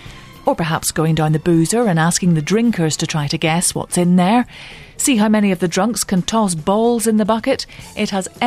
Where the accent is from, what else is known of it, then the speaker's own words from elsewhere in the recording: Ripon, Yorkshire and the Humber, United Kingdom; I'm 24. I'm from Ripon in North Yorkshire.